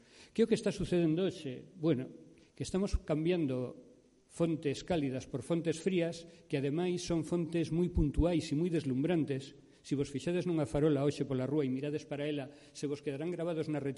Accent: Pontevedra, Galicia, Spain; born there; Eu nacín en Pontevedra e desde aí víamos as estrelas nos anos 60

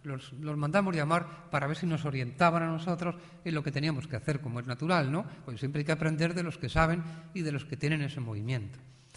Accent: Ávila, Castile and León, Spain; Yo que soy de Ávila, si eso se lo dicen a un paisano de mi tierra

